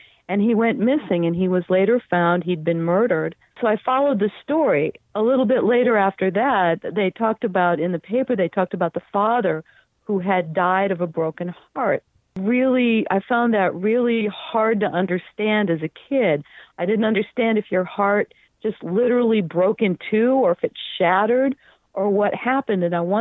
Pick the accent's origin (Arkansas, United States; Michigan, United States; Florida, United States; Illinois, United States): Illinois, United States; Chicago; now in Los Angeles, United States; I'm from Chicago originally, so maybe that has something to do with it.